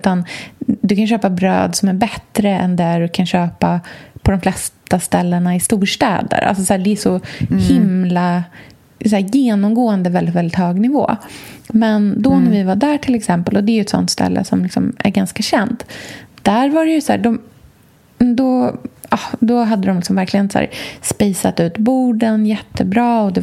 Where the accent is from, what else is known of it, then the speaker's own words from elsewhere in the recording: Östergötland, Sweden; Det är ju inte som att vara på landet i Östergötland där jag kommer ifrån.